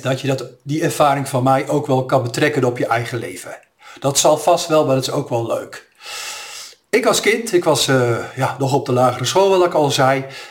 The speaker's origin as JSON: {"language": "Dutch", "town": "Amersfoort", "region": "Utrecht", "country": "Netherlands", "tie": "born there", "said": "Ik woonde toen in Amersfoort, dat is mijn geboortestad."}